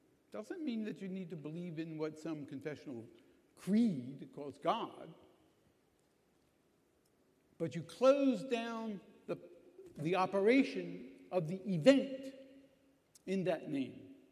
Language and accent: English; United States; I'm from the United States, and we have a thing called the Nixon tapes.